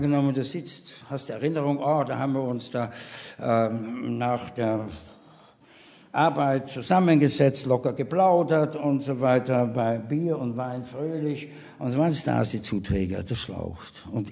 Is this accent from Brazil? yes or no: no; Austria; Als Österreicher, meine Frau Schweizerin, haben wir mit unseren Ausländerpfunden gewuchert.